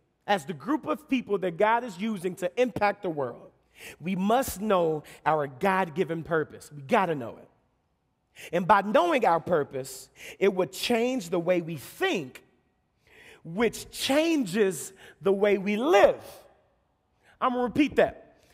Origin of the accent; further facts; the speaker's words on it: Missouri, United States; I'm from the Show Me State anyway.